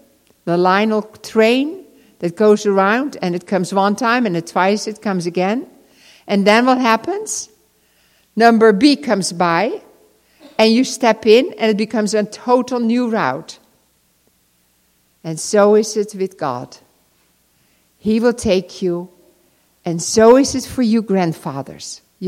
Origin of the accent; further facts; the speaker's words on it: Netherlands; So I said to him, Oh, hey, I'm from Holland. That's always good to say.